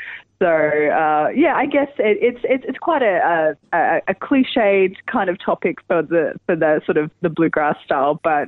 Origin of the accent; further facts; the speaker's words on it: Melbourne, Victoria, Australia; I mean, we're from Melbourne, so, you know, we didn't get out much last year.